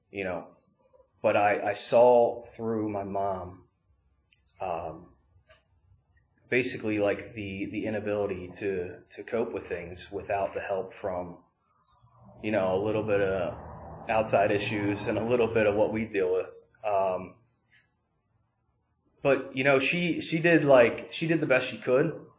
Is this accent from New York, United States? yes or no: no; Chambersburg, Pennsylvania, United States; born there; I grew up moving around a lot. My dad was constantly getting promotions and moving to different places. I was born in Chambersburg, PA. But I moved like every 2 years